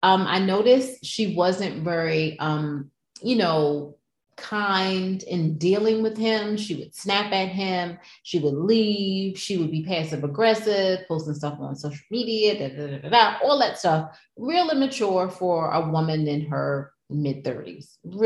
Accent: United States; We love Al Roker because we're from Jersey / New York.

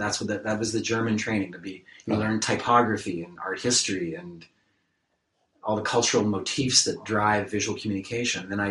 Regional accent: Toronto, Ontario, Canada; Growing up in Toronto, Canada

